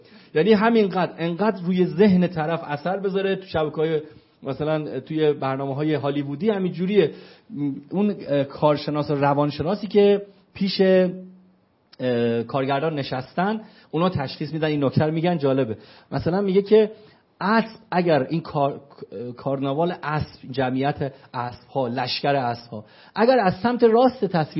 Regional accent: Qom, Iran; وقتی میفهمن از قم هستیم

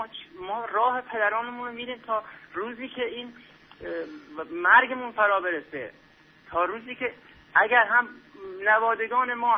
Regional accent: Iran; ما ایرانی ها از همون قبل از اسلام ما یک تاپرست بودیم، افتخار میکنیم. بعدش هم که اسلام وارد شده، ما هم با جان و دل اسلامو پذیرفتیم، مذهب تشیع رو پذیرفتیم، عاشق مذهبمون هستیم.

